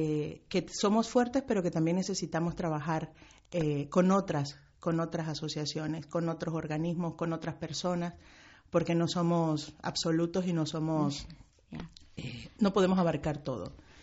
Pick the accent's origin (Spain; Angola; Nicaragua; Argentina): Nicaragua; Importante para nosotras como nicaragüense es recordar de dónde venimos